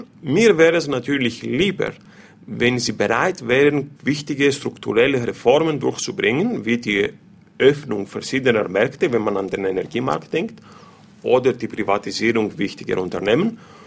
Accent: Greece; Als Grieche bin ich schon zuversichtlich, als Ökonom etwas weniger.

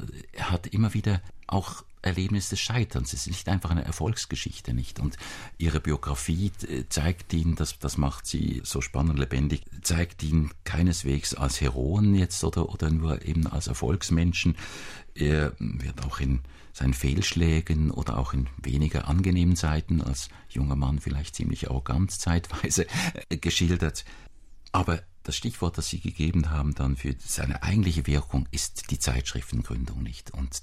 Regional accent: Basel, Basel-Stadt, Switzerland; was ich als Basler nicht gewusst habe

